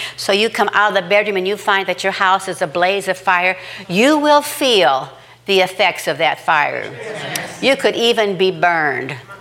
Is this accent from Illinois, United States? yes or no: no; Nebraska, United States; It's just like when I grew up in Nebraska, and I always loved my garden. I had a big garden. I lived out in the country.